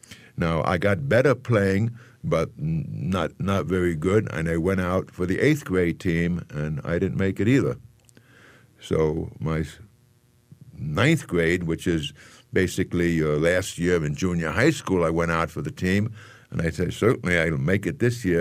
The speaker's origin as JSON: {"language": "English", "town": "Bronx", "region": "New York", "country": "United States", "tie": "born or raised there", "also_born_or_lived": "Manhattan", "said": "I was born in the Bronx."}